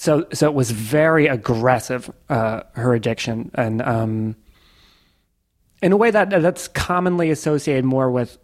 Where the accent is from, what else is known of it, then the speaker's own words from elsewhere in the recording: Queens, New York, United States; born there; I was born in Queens, New York. And then after my dad disappeared, me and my mom kind of bounced around for a while.